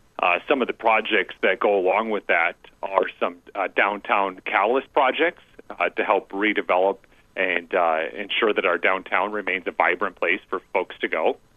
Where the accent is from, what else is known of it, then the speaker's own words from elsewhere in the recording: Michigan, United States; now in Lake Havasu City, United States; Originally from Michigan, northern Michigan.